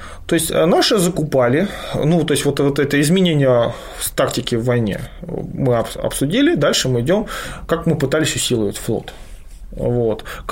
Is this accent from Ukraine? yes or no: no; Saint Petersburg, Russia; мы даже, как петербуржцы, одной из важных тем военных можем любоваться